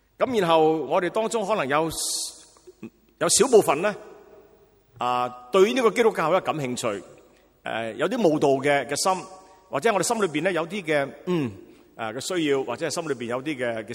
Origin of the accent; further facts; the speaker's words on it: Guangdong, China; 我连同他我们广东人说同连他男孩呢，我都没资格的